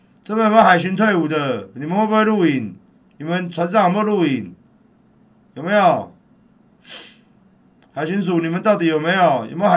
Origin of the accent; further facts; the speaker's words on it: Taiwan; 我们台湾人的命也很珍贵啊